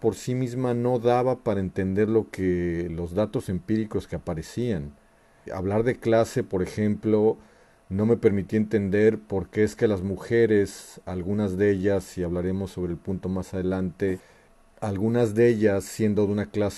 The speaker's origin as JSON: {"language": "Spanish", "country": "Mexico", "lives_now": "United States", "said": "soy un sociólogo mexicano, trabajo en Estados Unidos, en la Universidad de Lehigh"}